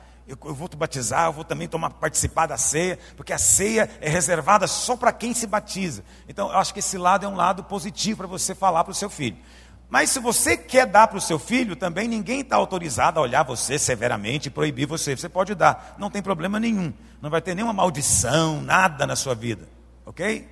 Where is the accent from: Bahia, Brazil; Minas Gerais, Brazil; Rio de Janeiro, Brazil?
Rio de Janeiro, Brazil; Sou do Rio de Janeiro e lá nas favelas tem muita gente bem de vida.